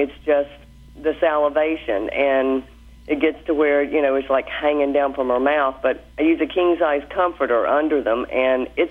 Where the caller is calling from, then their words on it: Abingdon, Virginia, United States; From Abingdon, Virginia.